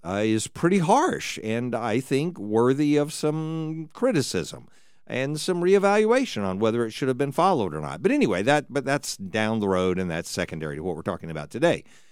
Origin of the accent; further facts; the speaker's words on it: the South, United States; I'm from the South, though.